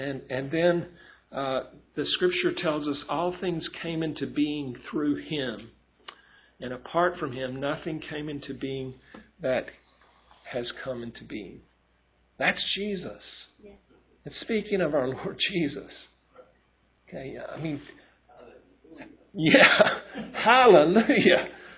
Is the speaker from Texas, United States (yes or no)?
yes; Texas, United States; I grew up in West Texas. We always had big sky out there